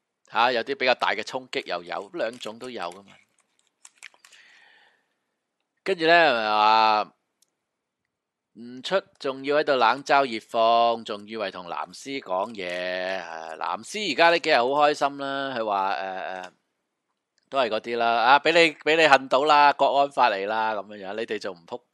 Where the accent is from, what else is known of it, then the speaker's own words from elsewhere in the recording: Hong Kong; 你恰鸠我哋香港人，你又叻，系咪先？